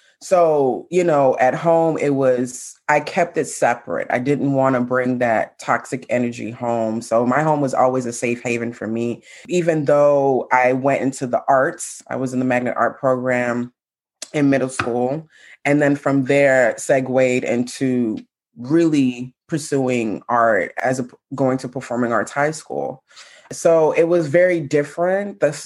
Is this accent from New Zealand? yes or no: no; Saint Thomas, U.S. Virgin Islands; born there; So I was born in St. Thomas, U.S. Virgin Islands. My mom and my dad met there.